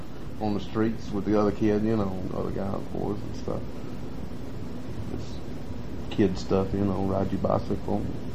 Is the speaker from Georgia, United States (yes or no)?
yes; Atlanta, Georgia, United States; I was born in Atlanta, Georgia, in Crawford Long Hospital. Grew up in Atlanta, Georgia until age of 13. Just basically was a street kid.